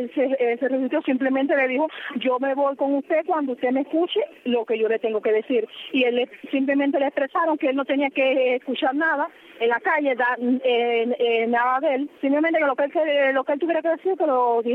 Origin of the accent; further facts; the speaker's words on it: Contramaestre, Santiago de Cuba, Cuba; de acá del municipio de Contramaestre, provincia de Santiago de Cuba